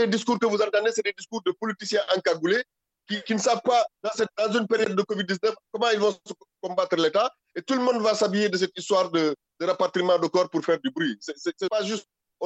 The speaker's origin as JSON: {"language": "French", "country": "Senegal", "said": "nous sommes des Sénégalais."}